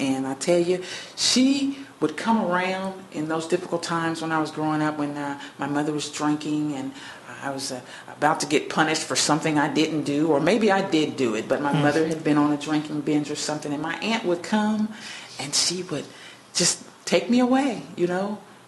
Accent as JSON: {"language": "English", "town": "Evansville", "region": "Indiana", "country": "United States", "tie": "born or raised there", "said": "Well, like you said, I was born and raised right here in Evansville all my life. I'm 40 years old."}